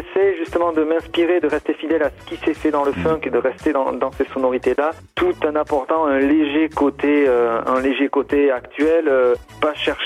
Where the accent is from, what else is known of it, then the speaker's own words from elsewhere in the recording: Nouvelle-Aquitaine, France; Ensuite, moi, je viens de la région du Pays Basque, donc pour trouver les disques de funk, c'était vraiment très très compliqué à l'époque.